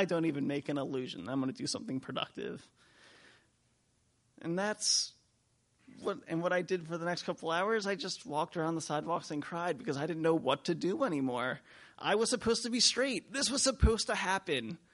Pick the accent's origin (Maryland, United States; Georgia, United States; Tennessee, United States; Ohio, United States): Maryland, United States; I grew up in Harford County. My high school was sandwiched between miles of pasture land and miles of nature preserve.